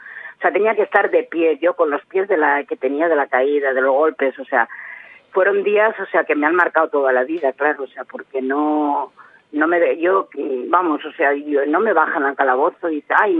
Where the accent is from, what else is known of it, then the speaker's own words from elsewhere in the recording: Aranda de Duero, Castile and León, Spain; now in Pamplona, Spain; donde yo trabajaba, en mi pueblo, en Aranda de Duero